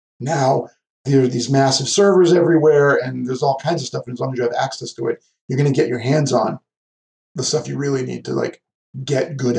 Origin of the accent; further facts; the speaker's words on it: Worcester, Massachusetts, United States; So I got a local cable company in my hometown, Worcester, Massachusetts.